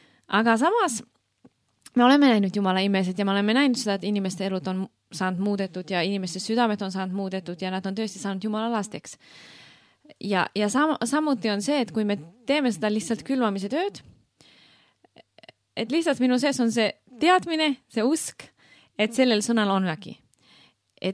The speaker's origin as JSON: {"language": "Estonian", "country": "Finland", "also_born_or_lived": "Estonia", "second_language": "Estonian", "moved": "as an adult", "lives_now": "Russia", "said": "Ma olen muidu Soomest pärit, elasin 5 aastat Eestis ja harjutasin seda missioni asja siin"}